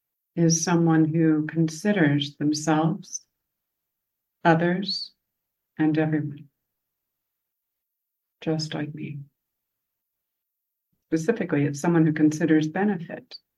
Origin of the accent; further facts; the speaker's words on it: Southern United States, United States; accent: Southern; with my homemade clothes and my Southern accent to a very preppy, very chic high school in Chicago, suburban Chicago.